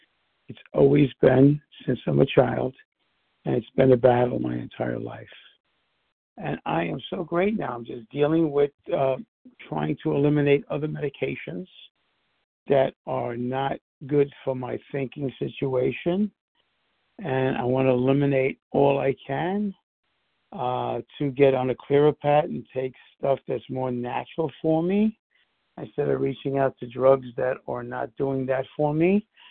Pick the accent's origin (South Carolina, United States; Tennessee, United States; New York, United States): New York, United States; from New York, and I'm so glad for this program.